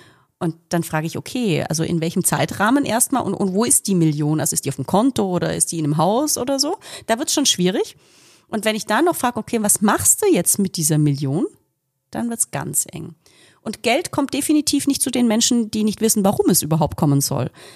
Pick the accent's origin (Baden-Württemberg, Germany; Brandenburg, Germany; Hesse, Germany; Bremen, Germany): Baden-Württemberg, Germany; also ich selbst bin ja Schwäbin